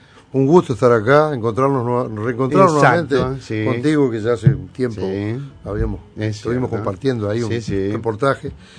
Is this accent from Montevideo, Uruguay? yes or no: no; Durazno, Uruguay; Yo nací en la Cura Maravilla.